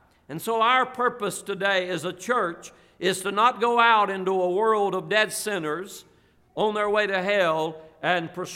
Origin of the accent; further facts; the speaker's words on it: Dublin, Georgia, United States; born there; I was born in Dublin, Georgia in 1948. That's 69 years ago.